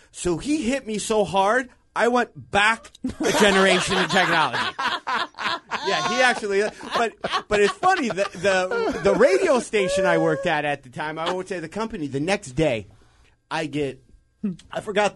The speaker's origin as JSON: {"language": "English", "town": "Detroit", "region": "Michigan", "country": "United States", "tie": "born or raised there", "said": "I'm not kidding you. I grew up in Detroit."}